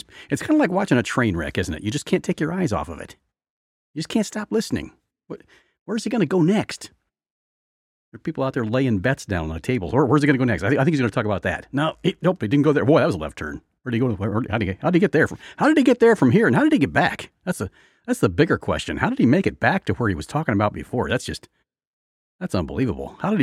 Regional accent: Indiana, United States; So now, you know, I'm a guy from Indiana talking about mountains.

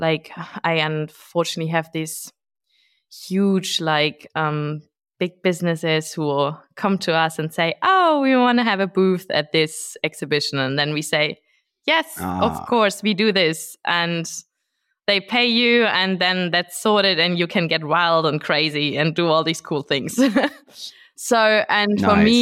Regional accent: Berlin, Germany; English is a second language; I'm from Germany, as you can probably hear.

